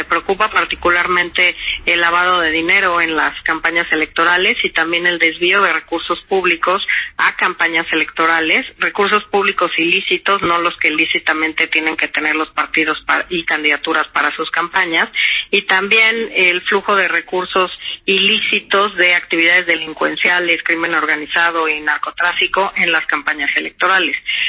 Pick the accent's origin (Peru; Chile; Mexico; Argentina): Mexico; lo que tenemos que hacer como mexicanos